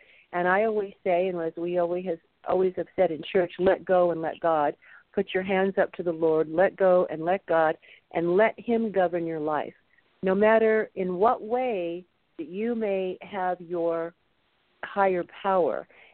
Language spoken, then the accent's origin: English; Los Angeles, California, United States; So I grew up in the entertainment industry, born and raised in Los Angeles, Richard.